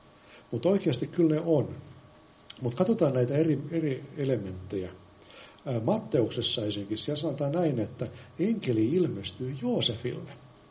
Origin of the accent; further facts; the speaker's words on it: Turku, Southwest Finland, Finland; Mä käytän sitä C-sanaa, koska mä oon turkulainen.